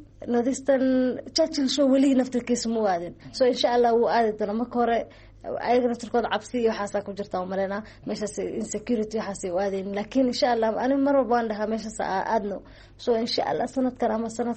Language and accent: Somali; Nairobi, Kenya; ana waxaan ku dhashay Nairobi aan ku dhashay Nairobi lagu kariyay